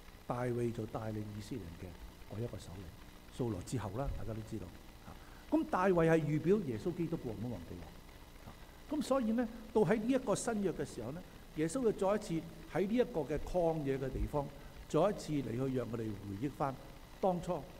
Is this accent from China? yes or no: yes; China; 因為對我哋中國人嚟講，幾人一排有乜關係啫？